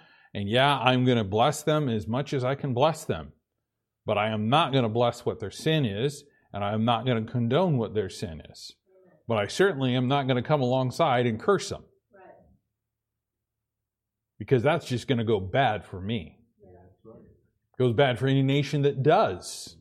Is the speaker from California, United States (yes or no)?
no; Boise, Idaho, United States; born there; I mean, I was born in Boise, Idaho.